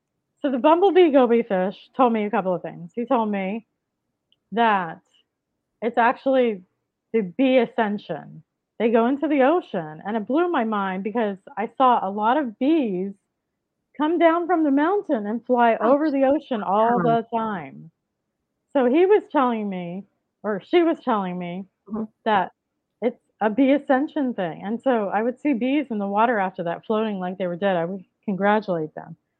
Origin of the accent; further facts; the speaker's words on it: Florida, United States; I decided I was moving back off the island to Florida, because I'm from Florida.